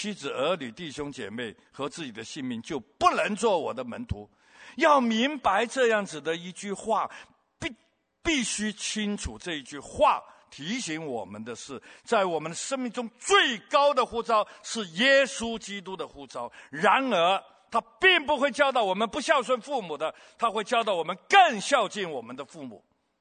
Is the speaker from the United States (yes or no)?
no; Hong Kong; moved away as an adult; now in Taiwan; 我从小在香港长大，也在香港混黑社会，也在香港吸毒